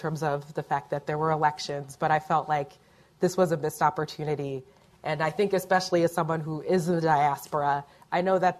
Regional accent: United States; And especially also being American, as a country that touts, wanting to stand for democracy and justice.

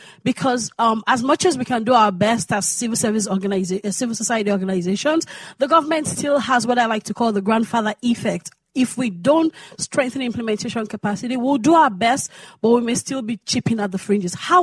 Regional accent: Nigeria; now in United States; I'm a Nigerian, but I'm doing my grad studies here in the U.S.

